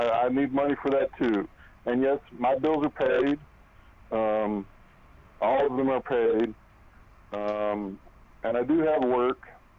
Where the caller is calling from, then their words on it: Mesquite, Texas, United States; I'm over here in Mesquite.